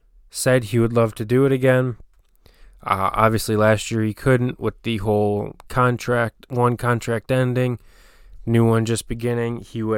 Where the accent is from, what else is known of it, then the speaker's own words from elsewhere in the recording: United States; So I'm hoping, obviously, I'm an American.